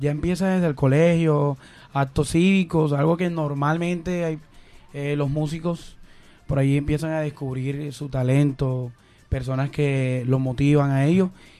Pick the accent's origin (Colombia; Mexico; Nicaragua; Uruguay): Colombia; Algarrobo, Magdalena; born there; also born or lived in Fundación; Yo soy nacido precisamente en Algarrobo Magdalena. Soy hijo adoptivo de Fundación, obviamente lo tengo en mi corazón.